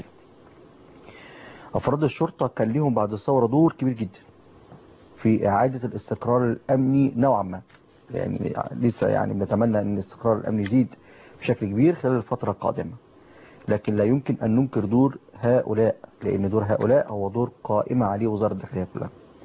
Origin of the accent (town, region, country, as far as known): Egypt